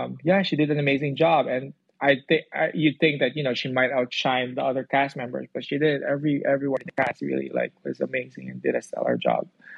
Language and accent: English; Philippines; it's my way of like honoring my food as a Filipino.